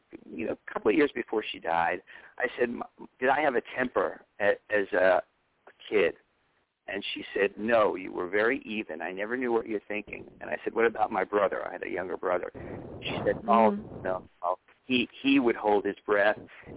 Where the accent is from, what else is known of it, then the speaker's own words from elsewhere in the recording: New York, United States; I know that since I grew up on Madison Avenue.